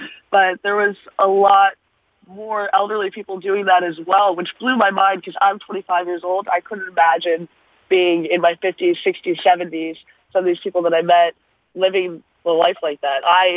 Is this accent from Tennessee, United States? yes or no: no; Deerfield Beach, Florida, United States; I lived on the road for 3 months and just recently got back to my hometown in Deerfield Beach